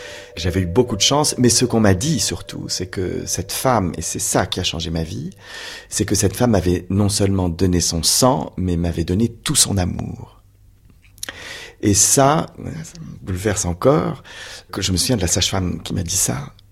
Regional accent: Brest, Brittany, France; born there; l'hôpital Morvan où je suis né à Brest.

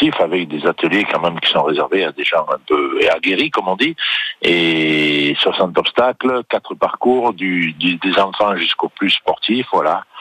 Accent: Châteauroux, Centre-Val de Loire, France; born there; Je suis né à Châteauroux.

